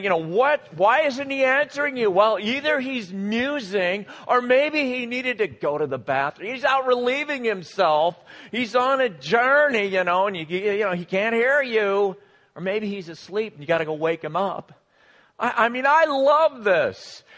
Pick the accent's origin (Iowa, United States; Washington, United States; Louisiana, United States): Iowa, United States; I was born in Iowa, I can't say it right.